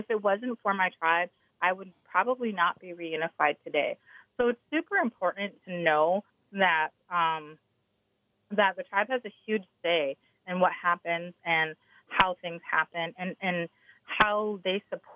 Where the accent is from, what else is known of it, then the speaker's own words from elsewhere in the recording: North Dakota, United States; and I'm not from Minnesota, I'm from North Dakota, and I had a tribal liaison.